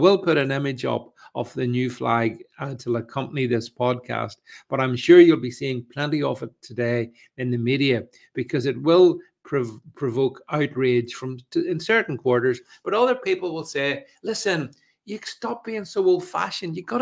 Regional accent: United Kingdom; to undermine and demoralize us Brits.

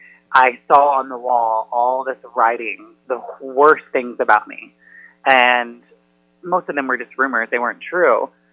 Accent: Indiana, United States; You know, I'm from Indiana. I'm from a very small town

